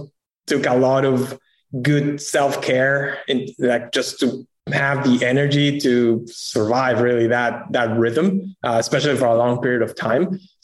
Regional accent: Peru; now in United States; I'm originally from Peru, had the fortunate circumstance that and the opportunity to actually work in the United States for my entire professional career.

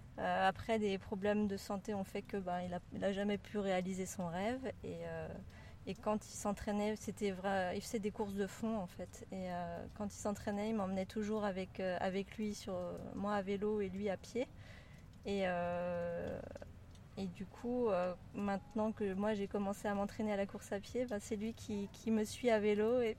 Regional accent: Brittany, France; moved away as an adult; also born or lived in Occitanie / Spain / Maldives / Belgium; now in Switzerland; j'habite en Suisse, vers Genève. Je suis originaire de France, j'ai grandi entre la Bretagne et la région toulousaine. Après mes 19 ans, j'ai quitté la France et j'ai vécu en Espagne, aux Maldives, en Belgique et puis en Suisse.

